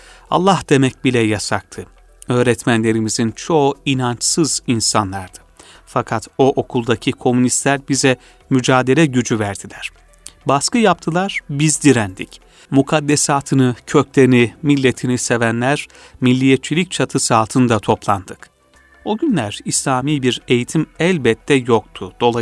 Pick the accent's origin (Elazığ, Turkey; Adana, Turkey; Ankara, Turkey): Adana, Turkey; Adana'da başka okuyacağım lise olmadığı için İstanbul'da Arnavutköy ile Bebek arasındaki Feyzati Lisesi'ne yani Boğaziçi Lisesi'ne gidip orada okumaya başladım.